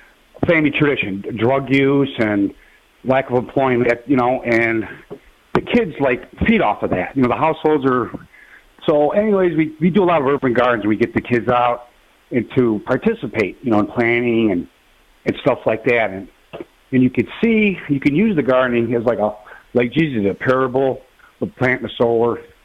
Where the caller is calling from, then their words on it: Cleveland, Ohio, United States; I'm speaking from the Cleveland area.